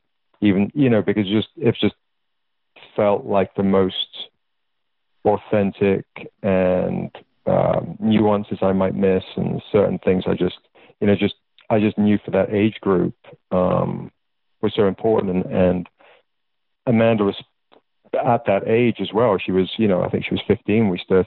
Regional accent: England, United Kingdom; as a young mixed chap growing up in England

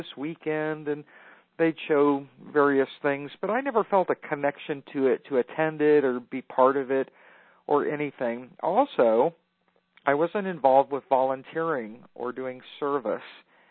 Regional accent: Burbank, California, United States; born there; I was born in Burbank, so that's in the San Fernando Valley, and for the for a period of time, about 14 years, I lived in an area called Chatsworth.

